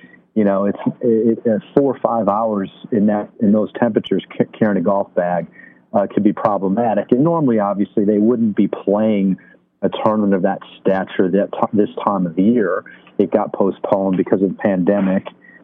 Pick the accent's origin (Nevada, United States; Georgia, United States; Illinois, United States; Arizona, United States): Illinois, United States; I was fortunate enough where I grew up in the Chicago suburbs. There was a lot of good caddy programs.